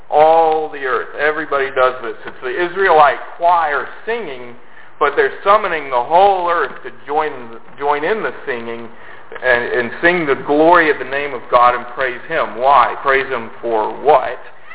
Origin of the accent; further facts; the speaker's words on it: Arkansas, United States; You know, I grew up in Arkansas. Almost all my friends were Southern Baptists, and I told people that I was a Lutheran when I was a kid.